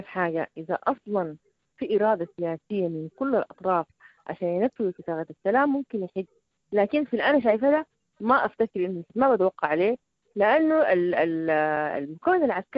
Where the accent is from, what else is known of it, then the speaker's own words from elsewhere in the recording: Sudan; انا كمواطن سوداني